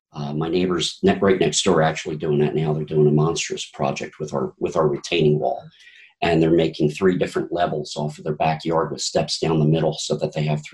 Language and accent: English; New Jersey, United States; So I grew up in New Jersey near a place called E.P. Henry